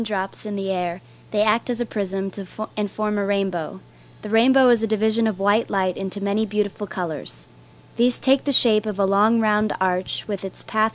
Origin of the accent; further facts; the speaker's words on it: Kansas City, Missouri, United States; I grew up in Kansas City. I grew up in a fairly metropolitan part of the city and lived there till I was about 10 years old.